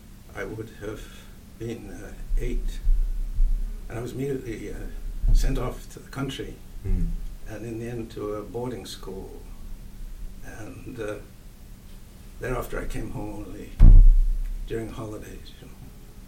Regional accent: England, United Kingdom; I grew up in England during the Second World War. I was shunted around, you know, because we were meant to be kept out of harm's way. But I spent a fair bit of it close to London

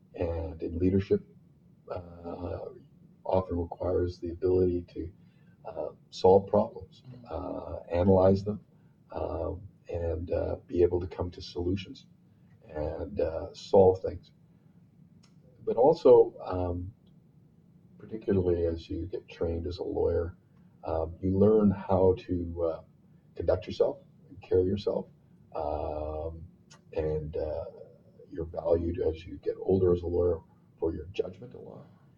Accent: Edmonton, Alberta, Canada; Pretty much what I did as a boy growing up in Edmonton.

